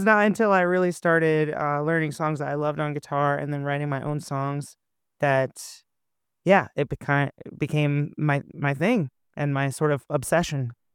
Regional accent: Massachusetts, United States; I lived in 6 states technically by the time I was 19, so I've moved around a lot, but I spent my formative years in Massachusetts, in Western Mass.

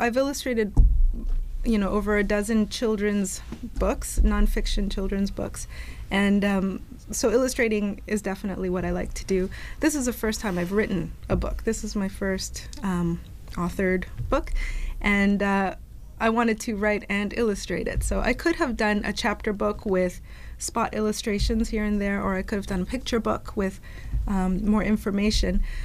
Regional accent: Toronto, Ontario, Canada; and I'm from Toronto. And Toronto is a very big city.

